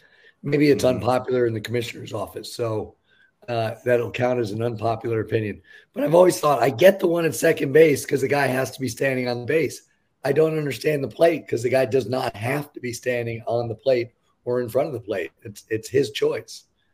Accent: New York, United States; I grew up in New York, a Mets fan.

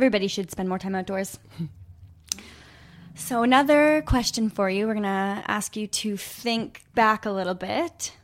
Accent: Ontario, Canada; I'm from Northern Ontario

